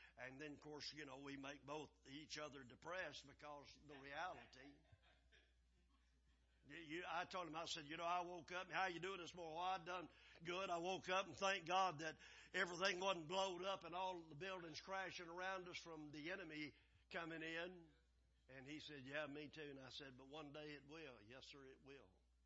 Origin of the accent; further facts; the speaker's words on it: Crockett, Texas, United States; when we grew up over there in East Texas and around Crockett is where we ended up, is that people always laughed and made fun the way we talked.